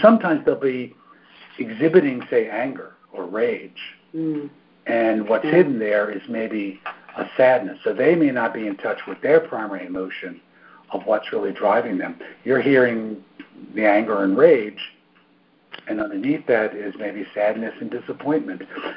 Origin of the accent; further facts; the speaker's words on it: Brooklyn, New York, United States; I came from Brooklyn. My whole family was dysregulated.